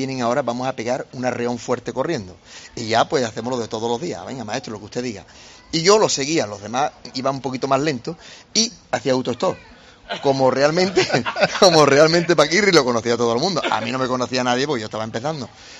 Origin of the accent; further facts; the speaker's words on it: Espartinas, Andalusia, Spain; he venido en autobús de mi pueblo de Espartina